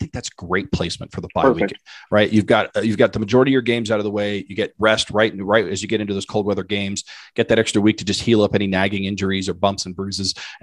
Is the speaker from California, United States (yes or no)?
yes; San Jose, California, United States; The first game in December is near my hometown of San Jose in Santa Clara, California